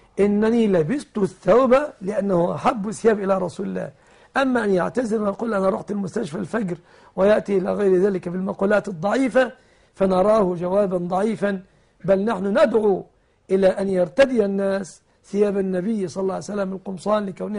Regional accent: Egypt

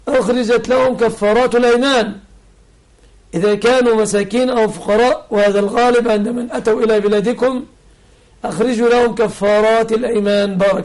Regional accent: Egypt; يحفظ بلادنا مصر آمنة مطمئنة من كل مكروه ومن كل سوء

